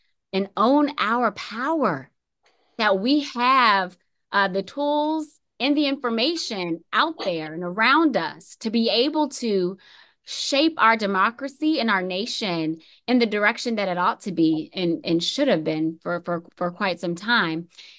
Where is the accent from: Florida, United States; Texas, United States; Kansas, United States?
Florida, United States; Tampa; like in my hometown of Tampa, where I-4, much talked about during election season, literally bulldozed through the Black and Brown communities in the county that I grew up